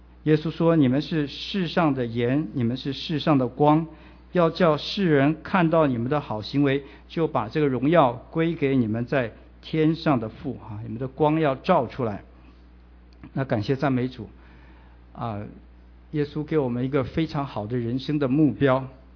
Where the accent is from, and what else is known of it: China